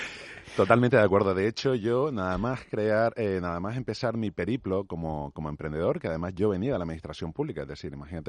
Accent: Canary Islands, Spain; decidimos juntar un grupo de emprendedores ahí en mi tierra, de Canarias

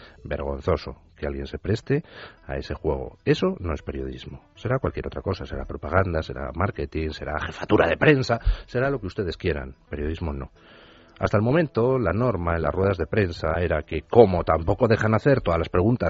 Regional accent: Spain; somos los españoles de a pie

